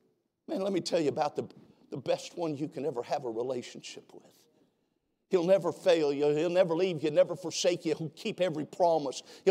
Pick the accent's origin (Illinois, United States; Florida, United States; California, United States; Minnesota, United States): California, United States; where I grew up in California. We didn't have Pop Warner or that kind of thing for little guys.